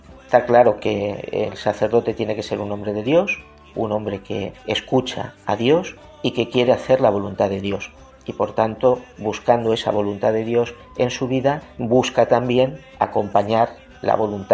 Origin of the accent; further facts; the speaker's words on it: Villarrubia de los Ojos, Castilla-La Mancha, Spain; soy natural de Villarrubia de los Ojos.